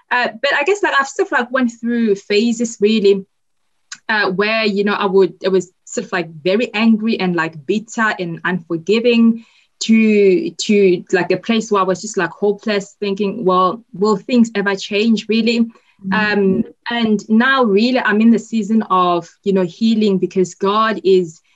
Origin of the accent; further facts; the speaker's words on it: South Africa; born there; I was born in South Africa, like in a rural village where everyone was black, really. I was born like a couple of years before the abolition of apartheid in South Africa.